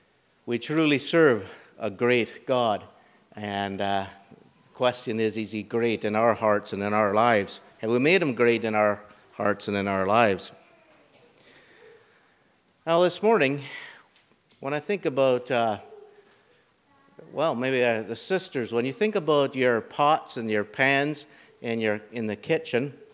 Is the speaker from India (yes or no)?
yes; India; when I was growing up in India, it was very common in the villages.